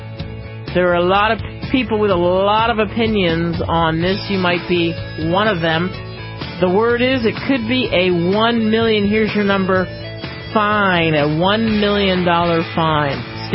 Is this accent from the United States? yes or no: yes; Philadelphia, Pennsylvania, United States; Philadelphia, my hometown, how many inches of snow?